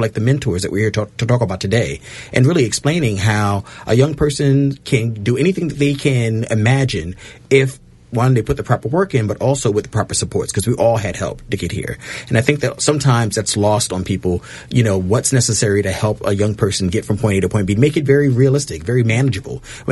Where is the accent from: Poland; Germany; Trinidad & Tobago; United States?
United States; Brooklyn, New York; You know, myself, I'm from Bedford Stuyvesant in Brooklyn